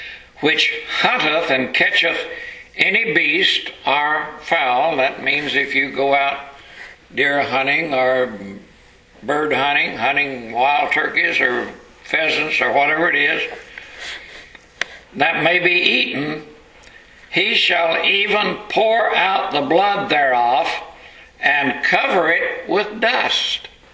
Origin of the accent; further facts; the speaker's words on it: Texas, United States; Remembering back to the time when I was raised in East Texas in the Depression days, in the fall of the year, we had hog killing.